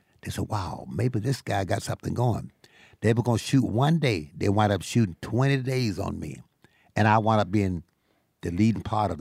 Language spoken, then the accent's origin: English; Louisiana, United States; born there; also born or lived in Arkansas / Chicago; now in Jackson, United States; I was born in Louisiana, went to Arkansas with my father, who was a minister and pastor of a church.